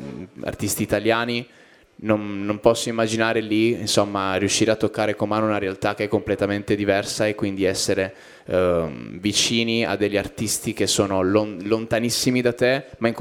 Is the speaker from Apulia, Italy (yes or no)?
yes; Bari, Apulia, Italy; Poi siamo entrambi di Bari, ci siamo frequentati